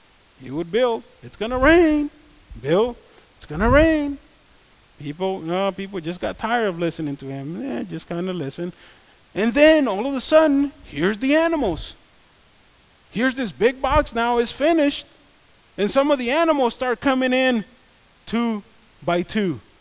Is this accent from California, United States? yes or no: yes; Los Angeles, California, United States; I grew up in South Central LA. And I don't know how many of you have ever been to South Central LA. But it's a scary place.